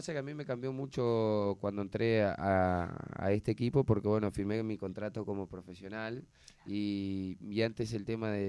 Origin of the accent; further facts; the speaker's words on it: Montevideo, Uruguay; yo soy de Miguelete, en Montevideo, tenía 14 años